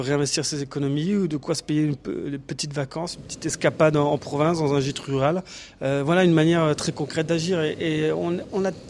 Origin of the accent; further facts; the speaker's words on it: Madagascar; also born or lived in Djibouti / Mauritania; À Madagascar, à Djibouti et en Mauritanie.